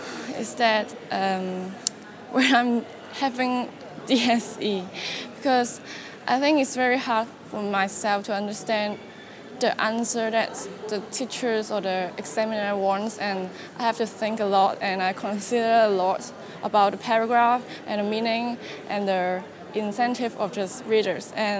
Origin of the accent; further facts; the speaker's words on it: Hong Kong; born there; English is a second language; I'm born in Hong Kong and English is not my native language, so I seldom use it.